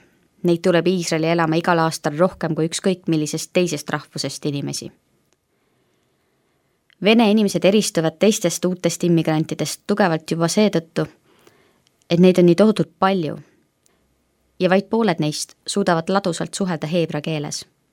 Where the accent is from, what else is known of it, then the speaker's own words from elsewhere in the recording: Tallinn, Harju County, Estonia; Kuuldes, et olen Tallinnast